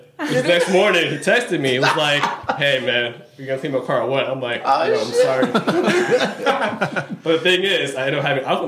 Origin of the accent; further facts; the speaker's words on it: San Francisco, California, United States; All right, so I'm from California. Ooh. I went to college in Southern California. So I flew back to San Francisco, where I'm originally from.